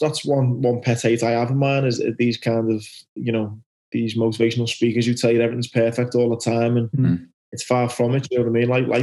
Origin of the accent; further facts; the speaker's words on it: Bootle, North West England, United Kingdom; Yeah, so I grew up in Liverpool, a place called Bootle